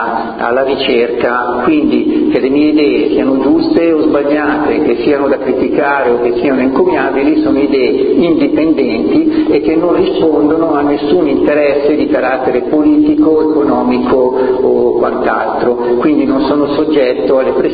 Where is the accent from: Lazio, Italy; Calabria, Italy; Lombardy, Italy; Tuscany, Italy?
Lombardy, Italy; Varese; provengo da Varese